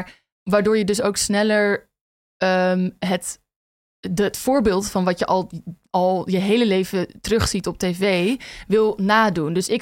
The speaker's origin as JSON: {"language": "Dutch", "town": "Amsterdam", "region": "North Holland", "country": "Netherlands", "tie": "born there", "said": "Ik ben een witte cisvrouw uit de middenklasse. En ik ben geboren in Amsterdam"}